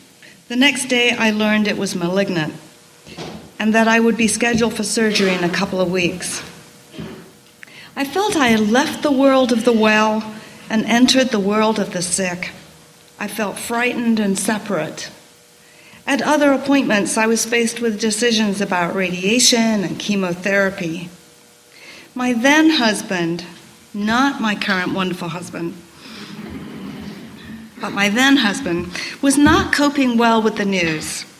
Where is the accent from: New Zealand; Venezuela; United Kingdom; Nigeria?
United Kingdom; England; moved away as an adult; now in United States; Growing up in England in the 50s, I never heard the word cancer mentioned.